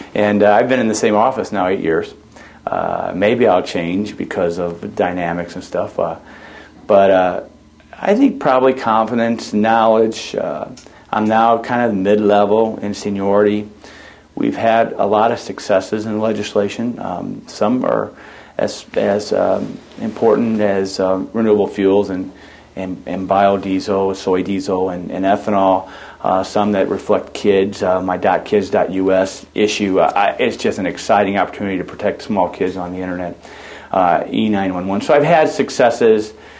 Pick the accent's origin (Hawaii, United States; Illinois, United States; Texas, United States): Illinois, United States; Collinsville; I live in my hometown of Collinsville.